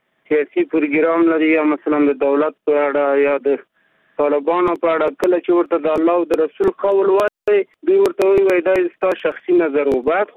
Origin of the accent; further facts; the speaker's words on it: Paktika, Afghanistan; مونږ خو د پکتیکا خلک یو، افغانستان خلک یو.